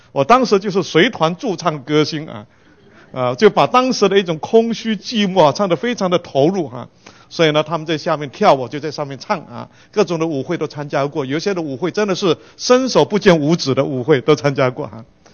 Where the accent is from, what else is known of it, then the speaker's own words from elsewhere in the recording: Malaysia; 他介绍我是从马来西亚来的，其实我是第三代的华裔哈。